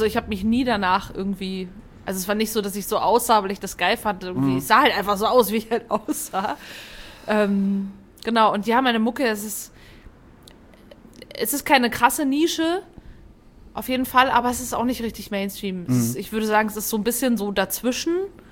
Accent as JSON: {"language": "German", "town": "Fulda", "region": "Hesse", "country": "Germany", "said": "ich komme ja aus Fulda."}